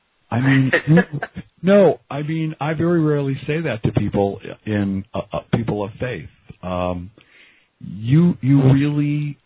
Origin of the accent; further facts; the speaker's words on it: Kansas City, Missouri, United States; I grew up in Kansas City for 30 years around devout and not so devout Mormons.